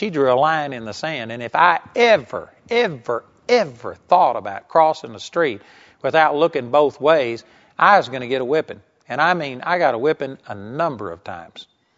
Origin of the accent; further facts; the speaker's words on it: Arlington, Texas, United States; I was raised in Arlington, Texas, and the street in front of our house was a pretty busy street.